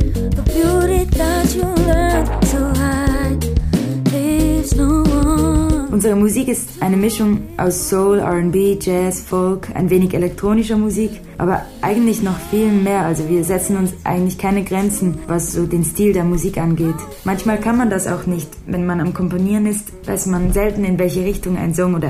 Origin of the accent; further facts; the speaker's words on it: Switzerland; wir kommen aus der Schweiz.